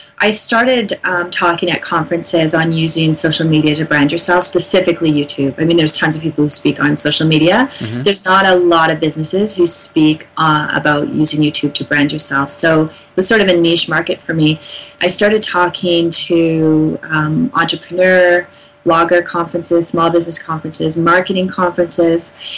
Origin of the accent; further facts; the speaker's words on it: Canada; as a Canadian